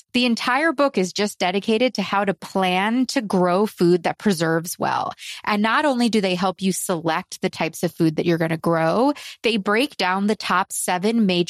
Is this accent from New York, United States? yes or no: yes; New York, United States; like myself as a New Yorker, the first time I went to Arizona, I felt like I was in a different country.